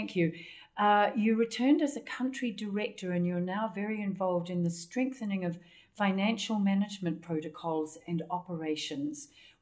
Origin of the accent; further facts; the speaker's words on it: New Zealand; I'm from New Zealand, so I can relate to that originally because yes. I come from a very agricultural country, so I certainly can relate to the cattle.